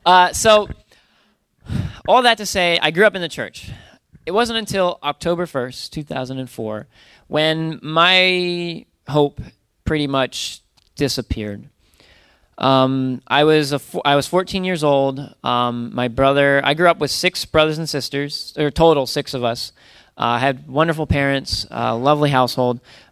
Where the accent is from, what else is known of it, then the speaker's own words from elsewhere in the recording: Pennsylvania, United States; I grew up in Pennsylvania, so I'm not originally from New England